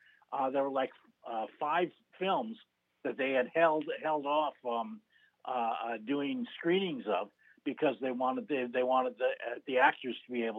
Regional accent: Menomonee Falls, Wisconsin, United States; Well, and I grew up in Menominee Falls.

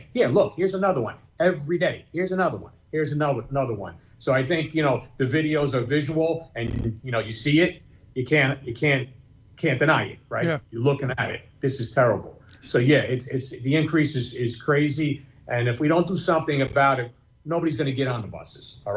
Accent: Newark, New Jersey, United States; born or raised there

